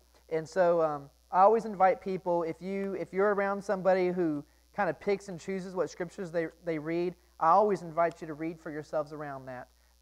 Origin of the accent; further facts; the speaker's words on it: Argyle, Texas, United States; I am actually originally from Argyle, Texas. I am a long ways from where I grew up and call home.